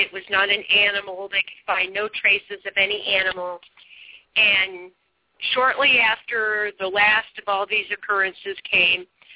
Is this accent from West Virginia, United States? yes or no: yes; West Virginia, United States; I grew up on the Kentucky-Virginia border, and so West Virginia, I should say. And, I mean, that was a coal mining town, and, you know, I mean, they were very steeped in religion.